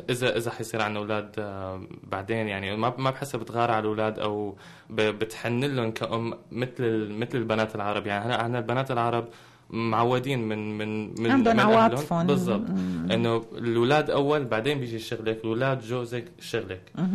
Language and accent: Arabic; Syria; العلاقة اللي أنا فيها هي البنت من فلسطين فلسطينية وأنا سوري، ففي هلأ في رابع بعض أكيد نضلنا عرب